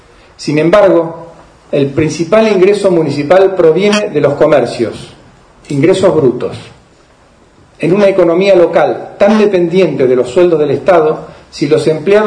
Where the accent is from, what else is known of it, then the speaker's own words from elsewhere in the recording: Argentina; Unión entre nosotros como argentinos que somos